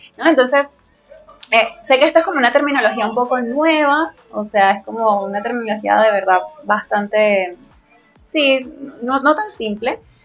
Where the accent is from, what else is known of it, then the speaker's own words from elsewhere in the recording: Venezuela; now in Buenos Aires, Argentina; ¿okay? Soy venezolana.